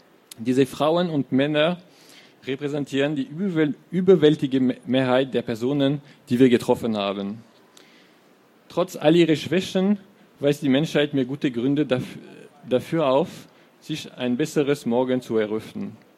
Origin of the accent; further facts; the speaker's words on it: France; German is a second language; now in Germany; Der Anblick von meinem Heimatdorf in Frankreich.